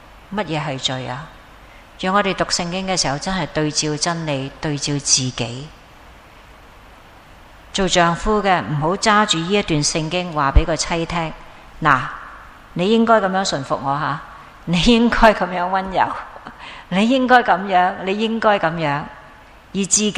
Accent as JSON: {"language": "Chinese", "country": "China", "said": "尤其是我们中国人，始终男性好像有些高一点的地位"}